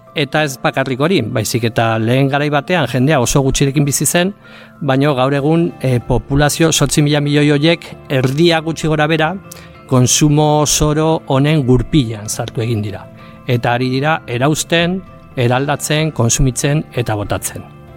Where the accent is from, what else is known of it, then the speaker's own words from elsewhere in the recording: Pamplona, Navarre, Spain; Iruñekoa naiz, eta azkenengo 25 urte saritu izan naiz irakasle bezala Nafarroko Unibertsitate Publikoan.